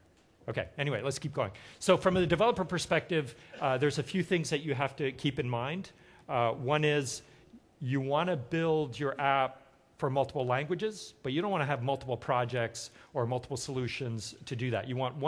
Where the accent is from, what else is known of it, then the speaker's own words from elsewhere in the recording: Montreal, Quebec, Canada; I myself primarily use English as a language, but I grew up in Montreal in Canada, and so I also speak French fairly fluently.